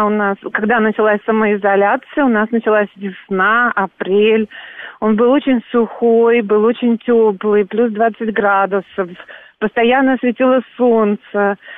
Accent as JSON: {"language": "Russian", "region": "Saint Petersburg", "country": "Russia", "tie": "born or raised there", "also_born_or_lived": "Berlin / Toronto", "lives_now": "Vienna, Austria", "said": "я сама из Петербурга родом, выросла"}